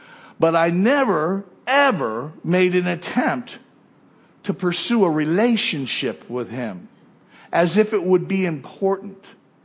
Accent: West Palm Beach, Florida, United States; born there; I was born in West Palm Beach.

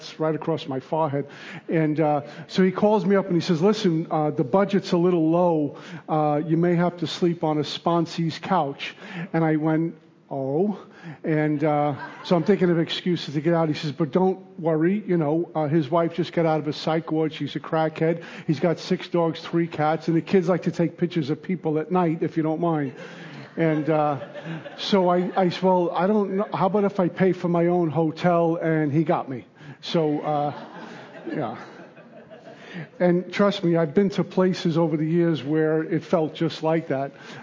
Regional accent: Brooklyn, New York, United States; I grew up in Brooklyn. I know nothing about camping or hiking.

